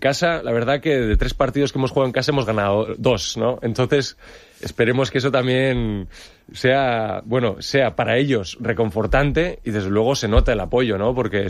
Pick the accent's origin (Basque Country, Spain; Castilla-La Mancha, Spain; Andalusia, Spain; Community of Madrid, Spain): Basque Country, Spain; San Sebastián; now in Villajoyosa, Spain; Yo, que soy de San Sebastián, del norte, había jugado aquí contra la Vila cuando yo era jugador